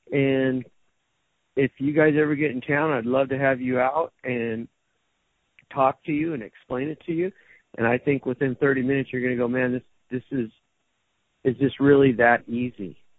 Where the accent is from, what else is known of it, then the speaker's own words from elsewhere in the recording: California, United States; moved away as an adult; now in Las Vegas, United States; Well, I grew up in Southern California